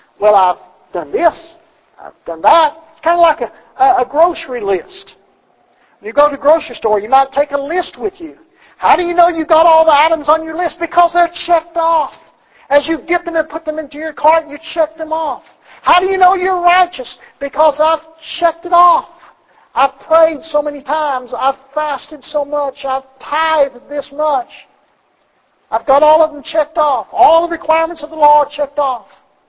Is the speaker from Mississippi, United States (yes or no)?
yes; Mississippi, United States; And as a matter of fact, if you go down to where I grew up in Mississippi … is all over the place.